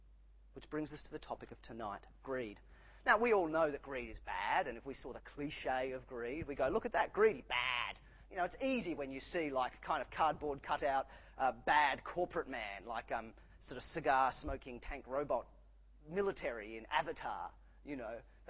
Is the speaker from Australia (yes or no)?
yes; Australia; middle-class Australians see ourselves, upper-middle-class Australians see ourselves as Aussie battlers